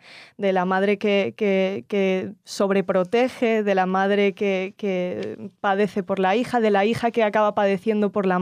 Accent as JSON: {"language": "Spanish", "town": "Barcelona", "region": "Catalonia", "country": "Spain", "tie": "born there", "said": "yo nací en Barcelona en 1995, tengo 22 años. Y nací en el seno de una familia judía en Barcelona, soy de la comunidad israelita de Barcelona."}